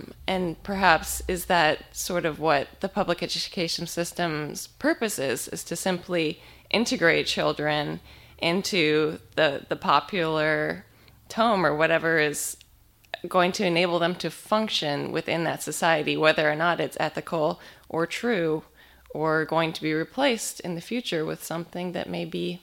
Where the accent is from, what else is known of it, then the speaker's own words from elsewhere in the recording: San Francisco, California, United States; I'm from San Francisco.